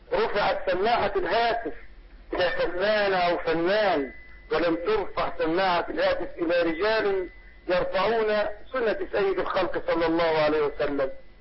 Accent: Upper Egypt, Egypt

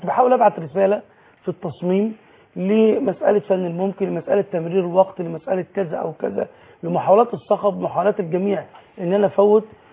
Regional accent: Egypt; في تاريخنا كمصريين

